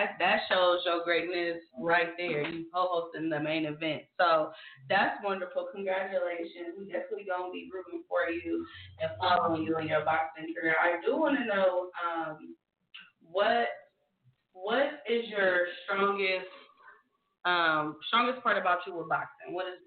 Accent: Akron, Ohio, United States; Yes, we're from Akron.

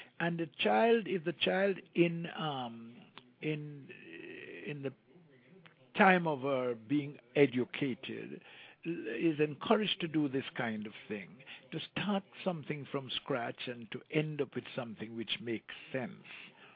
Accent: Jamaica; first language Jamaican Patois; English is a second language; I'm speaking to you in what may sound like standard English, but that wasn't my first language. It still isn't. My first language is Jamaica talk.

